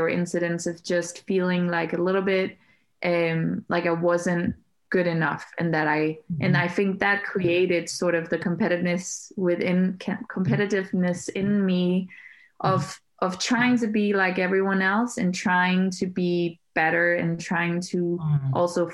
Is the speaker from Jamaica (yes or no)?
no; Denmark; growing up in Denmark, I think that in general, not just in Denmark